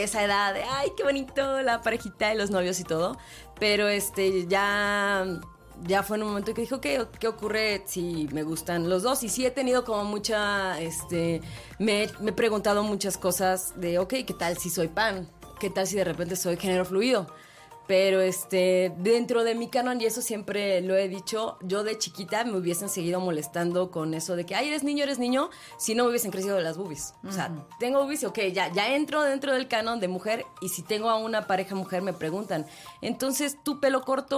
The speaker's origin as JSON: {"language": "Spanish", "town": "Xalapa", "region": "Veracruz", "country": "Mexico", "lives_now": "Mexico City, Mexico", "said": "De Veracruz. Uh-huh. Jalapa, Veracruz."}